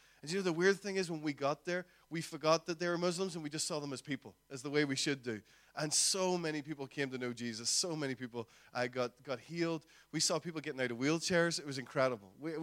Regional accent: Northern Ireland, United Kingdom; We are from Northern Ireland, as said already.

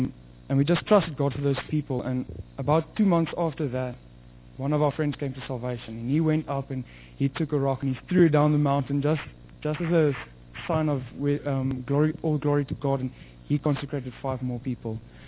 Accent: Stellenbosch, Western Cape, South Africa; I come from Stellenbosch.

